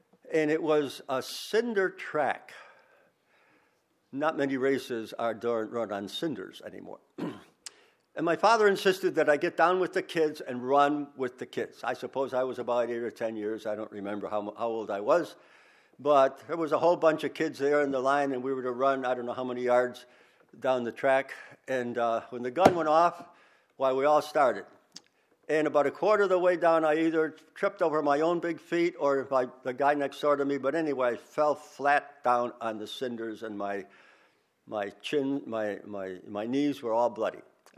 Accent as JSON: {"language": "English", "town": "Buffalo", "region": "New York", "country": "United States", "tie": "born there", "said": "I was born in Buffalo the first time."}